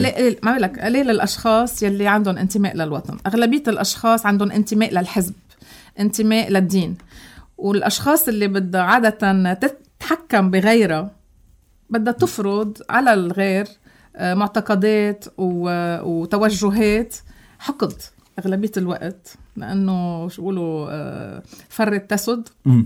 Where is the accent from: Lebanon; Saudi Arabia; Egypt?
Lebanon; نحن صحيح عايشين بلبنان ومتكتفين كلبنانية مع بعضنا